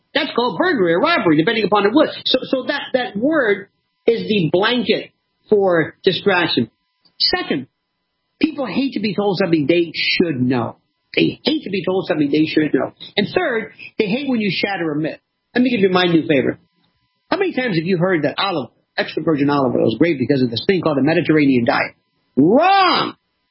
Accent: United States; I'm an American citizen who loves this country

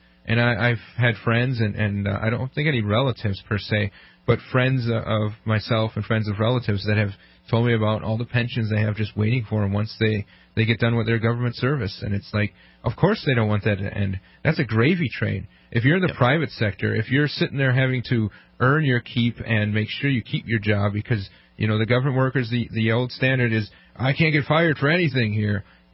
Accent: Milwaukee, Wisconsin, United States; Yes, I'm from Wisconsin. I'm from Milwaukee originally.

